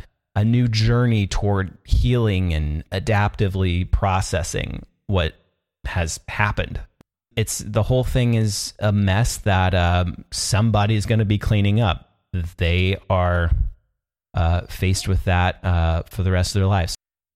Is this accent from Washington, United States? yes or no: yes; Washington, United States; He is an immigration attorney from my home state of Washington